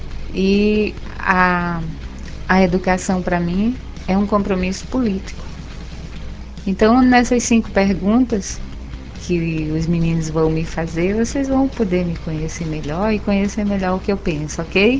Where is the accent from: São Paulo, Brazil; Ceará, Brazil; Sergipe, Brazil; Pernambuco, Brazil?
Pernambuco, Brazil; Nós somos do interior de Pernambuco.